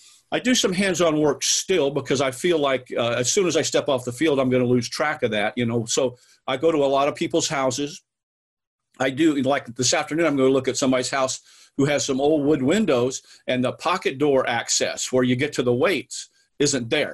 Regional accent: Indiana, United States; And by the way, I was raised up in Indiana doing construction work, but as a kid.

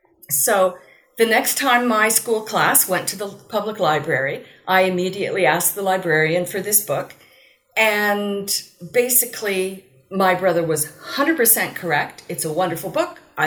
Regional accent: Toronto, Ontario, Canada; My mother was Spanish, my father was Polish. They met after the Second World War, immigrated to Canada, where I was born a month later in Toronto. So, on the one hand, I'm Canadian by birth, certainly, and it is the country in which I grew up.

